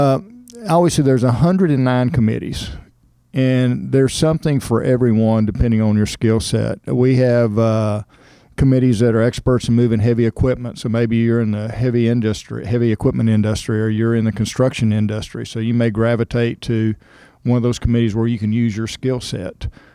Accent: Cypress, Texas, United States; I grew up in Cypress, Texas, so it was fairly rural. So I've been around horses and cattle all my life.

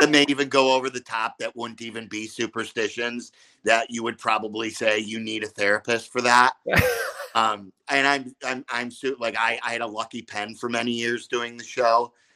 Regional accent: Chicago, Illinois, United States; I'm a Chicagoan, but I don't.

